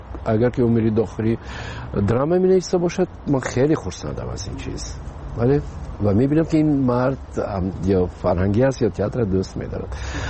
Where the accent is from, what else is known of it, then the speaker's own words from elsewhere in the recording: Tajikistan; من میگم با من بیشتر میخواستم که به وطنم خدمت کنم با تئاتر تاجیکستان.